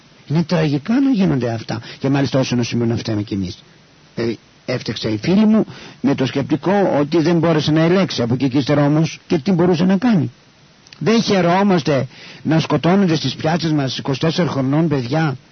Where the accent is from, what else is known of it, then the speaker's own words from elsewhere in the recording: Kilkis, Central Macedonia, Greece; είμαι βέβαια τώρα 42 χρονών. Θέλω να πω ότι είμαι από το Κιλκής, από ένα χωριό του Κιλκής, Φίσκα Κιλκής, συγκεκριμένα είμαι Πόντιος